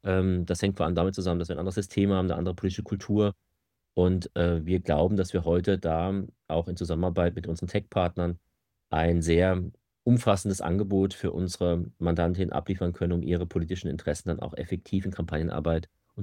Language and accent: German; Southern Germany, Germany; moved away; also born or lived in Austria; Ich bin 47 Jahre alt inzwischen. Ich komme ursprünglich aus dem süddeutschen Raum, war dann lange in Österreich, habe dort studiert